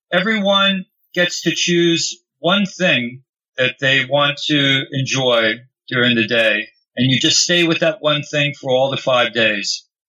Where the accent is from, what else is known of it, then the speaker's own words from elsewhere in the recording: United States; I'm American, but I must have an Italian past life